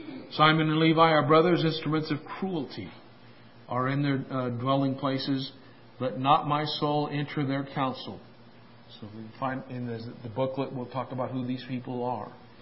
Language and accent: English; Ireland; I know, I'm half French. Okay. I'm Irish. I'm a drunken lover.